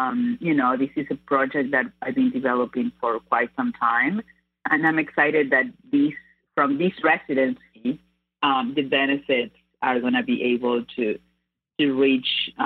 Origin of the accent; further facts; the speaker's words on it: Northwest Argentina, Argentina; I'm born and raised in Northwest Argentina. I grew up around food. I grew up cooking with my family.